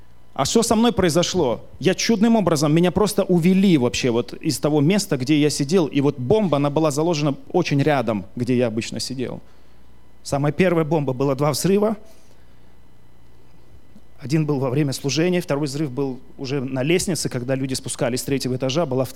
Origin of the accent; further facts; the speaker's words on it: Tajikistan; я родился и вырос в Таджикистане.